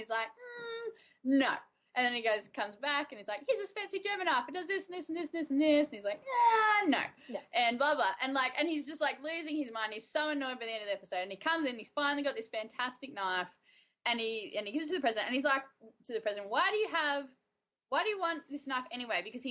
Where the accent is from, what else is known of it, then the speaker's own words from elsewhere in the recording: Australia; because I am Australian and we don't learn